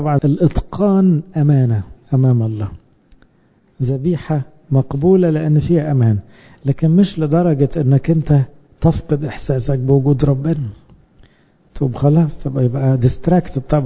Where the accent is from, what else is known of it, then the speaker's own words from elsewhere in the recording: Egypt; احنا بالذات كمصريين فينا عيب ان دايما خايفين الناس تاكل وشنا